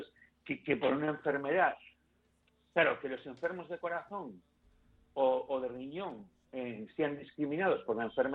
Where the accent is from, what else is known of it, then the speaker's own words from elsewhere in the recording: Galicia, Spain; Yo, bueno, soy gallego y siendo gallego soy especialmente individualista